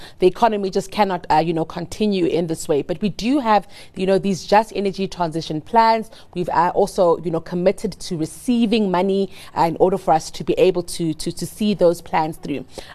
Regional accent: South Africa; and all of us as South African citizens as well.

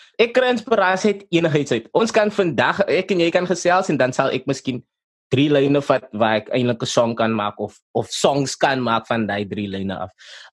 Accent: Port Elizabeth, Eastern Cape, South Africa; ons is van PE

